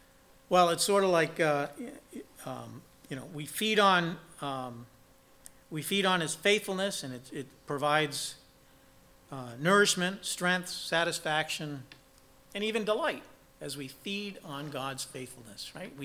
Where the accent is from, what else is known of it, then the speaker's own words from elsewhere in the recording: New Hampshire, United States; I grew up in New Hampshire, in northern New Hampshire, and we were right at the foot of a mountain.